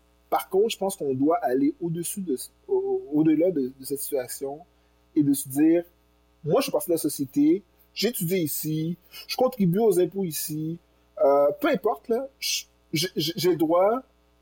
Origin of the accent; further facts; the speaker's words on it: Granby, Quebec, Canada; je viens de Granby, je viens d'une ville qui avait à l'époque 95% de population blanc francophone.